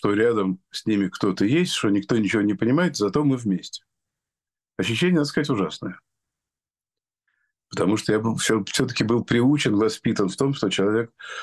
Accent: Russia; now in London, United Kingdom; я из России.

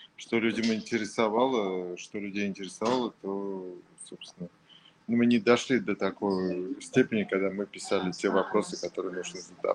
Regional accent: Moscow, Russia; born there; Я родился в Москве, на краю города, в 74-м.

